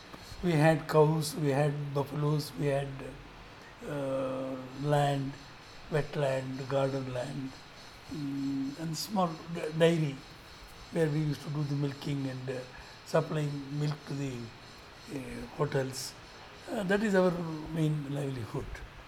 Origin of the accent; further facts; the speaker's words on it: Bangalore, Karnataka, India; I was born in Adugodi. Adugodi now is the heart of Bangalore city.